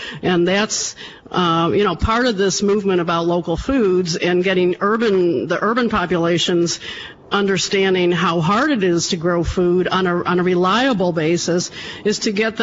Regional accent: Chicago, Illinois, United States; And I do want to say, as an urban girl myself, I'm a Chicagoan

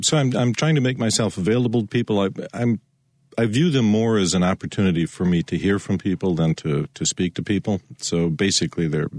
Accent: Wisconsin, United States; I grew up in Wisconsin, and there used to be a senator from Wisconsin

